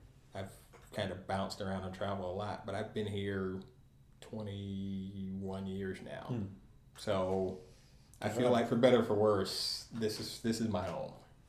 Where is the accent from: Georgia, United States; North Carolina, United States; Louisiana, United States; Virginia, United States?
North Carolina, United States; Asheville; I'm from Asheville, North Carolina. And usually when I say that, people are always like, oh, Asheville's such a cool place. And I'm like, well, yeah, it is now.